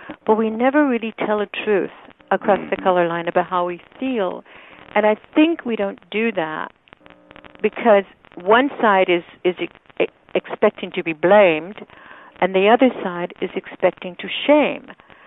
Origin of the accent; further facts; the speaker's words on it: Indiana, United States; we couldn't have gotten married in my home state of Indiana.